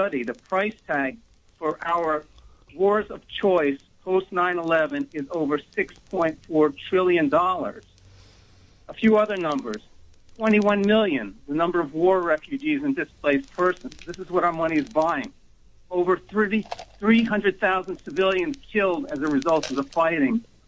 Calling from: New Jersey, United States; from Bergen County.

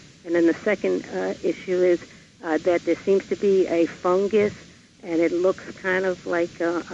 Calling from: Bronx, New York, United States; from the Bronx.

